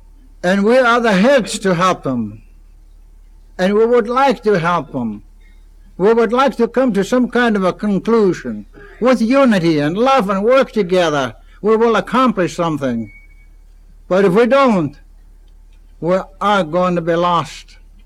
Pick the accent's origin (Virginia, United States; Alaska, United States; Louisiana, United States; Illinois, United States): Alaska, United States; Klawock; I'm from Kluwak, Alaska, west coast of Prince of Wales Island.